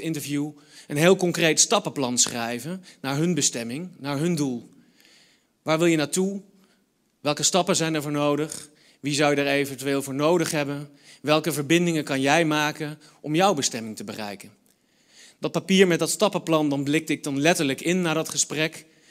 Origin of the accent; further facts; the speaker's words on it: Utrecht, Netherlands; van mijn geboortestad Utrecht, dwars door Europa, naar de stad Istanbul in Turkije